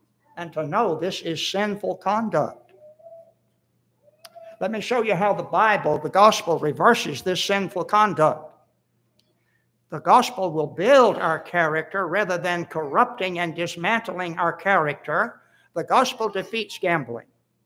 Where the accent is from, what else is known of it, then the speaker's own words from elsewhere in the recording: Florida, United States; I grew up in South Florida